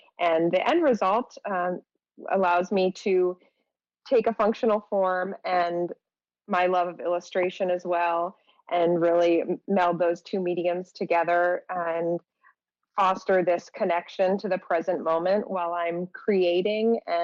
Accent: Juneau, Alaska, United States; I am a ceramic and illustration artist, born and raised in Juneau, went to school, got a BFA in Montana, and moved back here

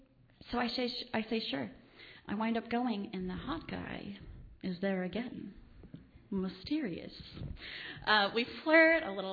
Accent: Stanwood, Washington, United States; I'm sorry, I'm from Stanwood Camino Island.

